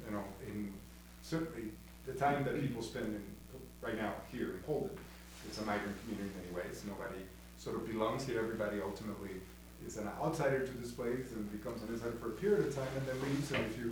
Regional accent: Guatemala; now in United States; I grew up in Guatemala and then came to the U.S., went to school in Texas Lutheran, and then, you know, through seminary and then work. I lived in a couple of different countries

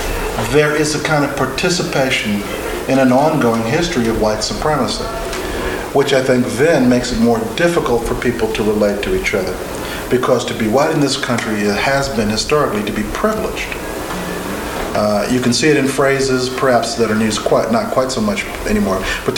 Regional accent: Newark, New Jersey, United States; I grew up in the Northeast, in Newark, New Jersey. On my block where I grew up, we had some African Americans from the South in the house next door to us.

